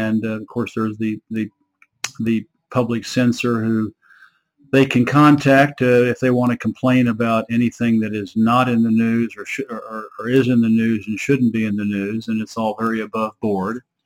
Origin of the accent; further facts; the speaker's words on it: Oklahoma, United States; in Oklahoma City, Oklahoma, where I grew up in Oklahoma